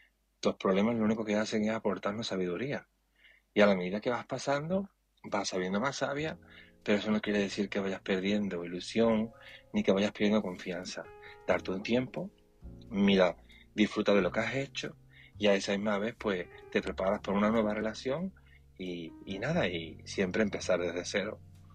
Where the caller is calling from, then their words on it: Seville, Andalusia, Spain; de Sevilla